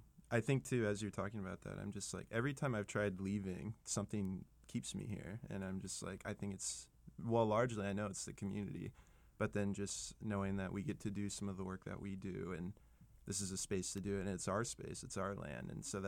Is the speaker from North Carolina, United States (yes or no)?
no; Nebraska, United States; now in Minnesota, United States; I grew up in Nebraska, central Nebraska, kind of near this town called Grand Island. But I grew up in a really small town